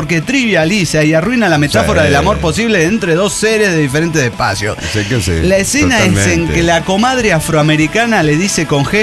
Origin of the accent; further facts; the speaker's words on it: Oaxaca, Mexico; de Oaxaca, México.